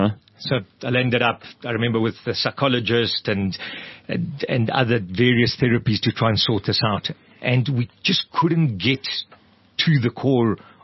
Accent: Udine, Friuli-Venezia Giulia, Italy; Obviously, I was born in Italy. So I'm Italian. I was born in Udine, north of Venice.

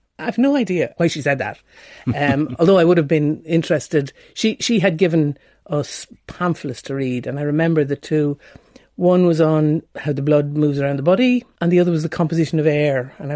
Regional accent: Wexford, County Wexford, Ireland; born there; I was born in Wexford town in the southeast of Ireland.

